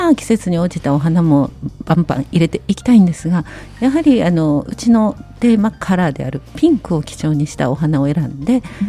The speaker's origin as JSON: {"language": "Japanese", "town": "Katsura", "region": "Kyoto", "country": "Japan", "tie": "born or raised there", "lives_now": "Nagaokakyō, Japan", "said": "あ、西の方の、うん、桂っていうところで、うんうん、子供の頃は過ごしておりました。"}